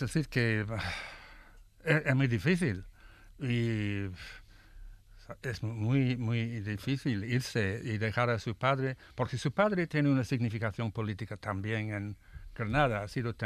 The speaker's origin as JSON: {"language": "Spanish", "country": "Ireland", "second_language": "Spanish", "said": "Yo soy irlandés y ha tenido sus problemas con los británicos y el imperio."}